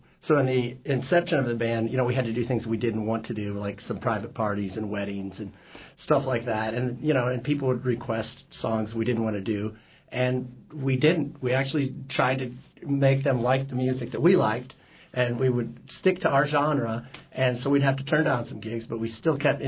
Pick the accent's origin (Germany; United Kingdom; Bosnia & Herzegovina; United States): United States; Midwest; And he likes to liken the fact that I'm from the Midwest is that I'm kind of like an Alaskan.